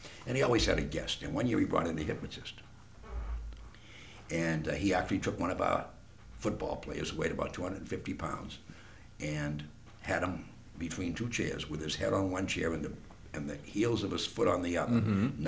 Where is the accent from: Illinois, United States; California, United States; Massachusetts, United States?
Massachusetts, United States; Malden; I grew up in Malden